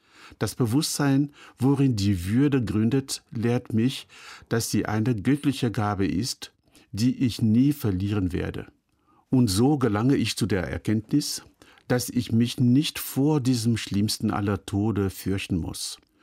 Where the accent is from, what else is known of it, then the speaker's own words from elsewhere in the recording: Cameroon; In meinem Herkunftsland Kamerun sagte ein alter Mann vor langer Zeit zu mir